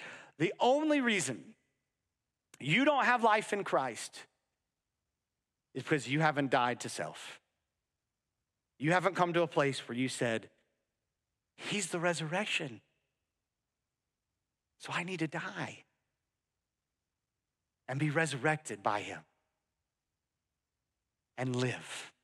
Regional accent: United States; And I'm an American. I don't even know like how water gets in my faucet fully, you know?

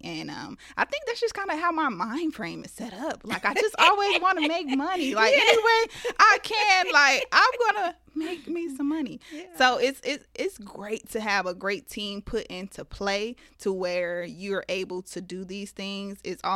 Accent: Las Vegas, Nevada, United States; And I'm from Vegas, so Vegas doesn't, you know

